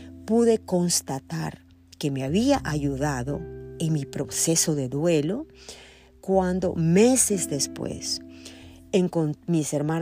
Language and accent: Spanish; Nicaragua; moved away as an adult; now in Miami, United States; Él fue un hombre muy conocido en mi país, Nicaragua.